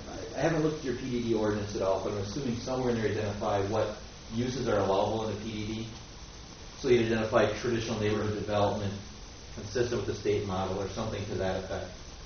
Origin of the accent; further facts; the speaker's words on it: Howard, Wisconsin, United States; Like in my hometown in Howard.